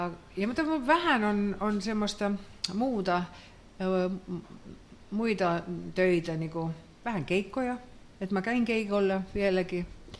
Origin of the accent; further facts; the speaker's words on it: Estonia; Finnish is a second language; Ja 4. ohjelma on Ampumahiihto, se on nousemassa meillä Virossa nyt